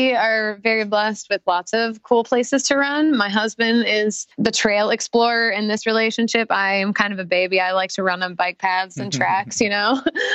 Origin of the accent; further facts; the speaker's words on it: Perham, Minnesota, United States; I'm from Perham and I'm from Ottertail County. So that's pretty exciting. I grew up in a town of about 3,000 people population wise.